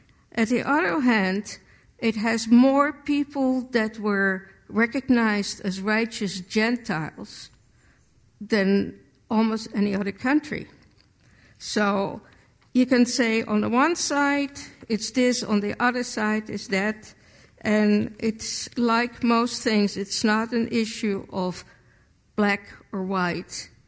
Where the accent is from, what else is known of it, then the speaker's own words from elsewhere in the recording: Netherlands; When I speak or meet people and I say I am from Holland